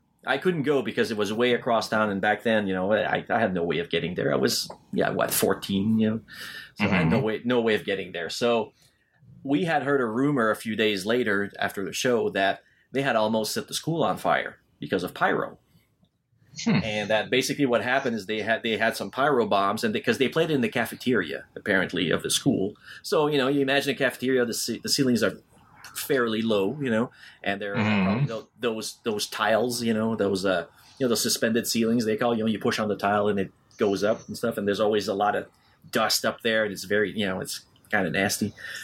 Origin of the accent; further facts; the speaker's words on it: Sherbrooke, Quebec, Canada; I had a question that was burning me since I was a teenager when they played in Sherbrooke in my hometown.